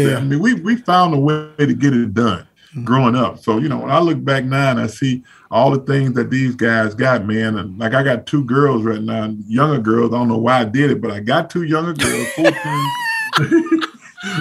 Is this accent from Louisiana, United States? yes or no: yes; Zachary, Louisiana, United States; So, you know, Zachary going to always be my home.